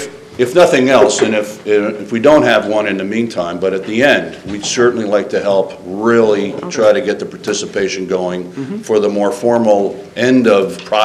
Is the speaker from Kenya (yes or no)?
no; New Jersey, United States; They are the Garden State, and I'm from the Jersey Shore, so I know all the benefits of the ocean and keeping clean waters